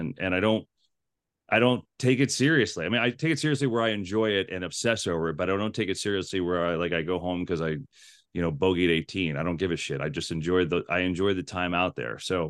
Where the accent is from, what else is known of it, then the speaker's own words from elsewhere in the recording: New Jersey, United States; I grew up in New Jersey and no one played it in my family and never played it, never paid attention to it, never watched it.